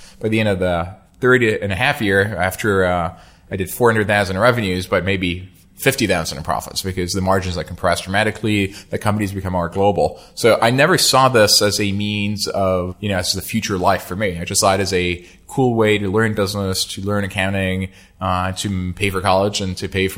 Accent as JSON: {"language": "English", "town": "Nice", "region": "Provence-Alpes-Côte d'Azur", "country": "France", "tie": "born or raised there", "also_born_or_lived": "Paris", "second_language": "English", "lives_now": "United States", "said": "So I'm originally French. I was born in Paris, and I grew up in Nice."}